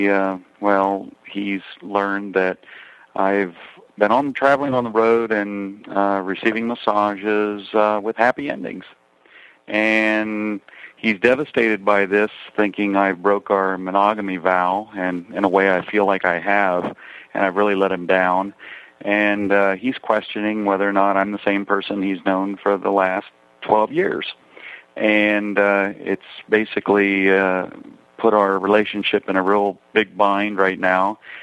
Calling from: Tampa, Florida, United States; Hi, Dan. I'm calling from Tampa, Florida. I'm a 42-year-old gay man

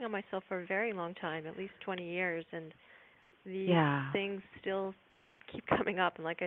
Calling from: Florida, United States; I am calling from Florida.

